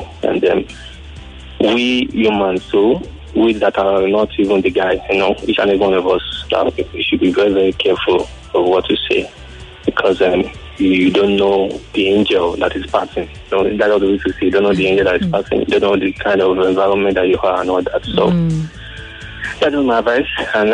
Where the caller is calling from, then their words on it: Victoria Island, Lagos, Nigeria; I'm calling from Victoria Island.